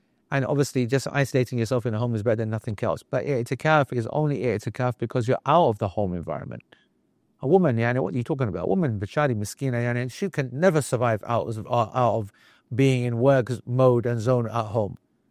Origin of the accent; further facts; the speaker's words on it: Pakistan; I have heard in my madhab, the Hanafi madhab, as I grew up as a Pakistani, that we do itikaf at home.